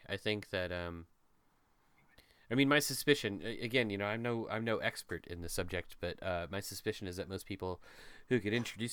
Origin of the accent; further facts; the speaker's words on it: Midwest, United States; I was raised in America and by a Midwestern family, and so yes, totally.